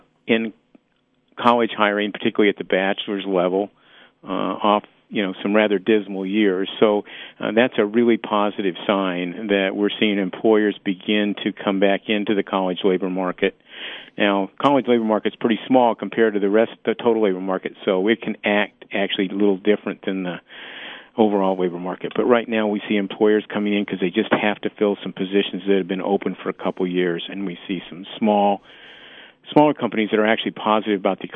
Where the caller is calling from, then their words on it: Chicago, Illinois, United States; I'm in Chicago today.